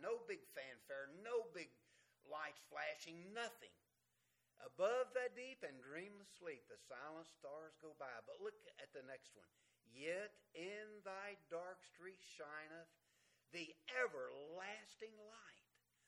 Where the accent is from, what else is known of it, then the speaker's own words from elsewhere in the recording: Whitetop, Virginia, United States; Oh, I'm from White Top, Virginia. How many of you know where White Top, Virginia is?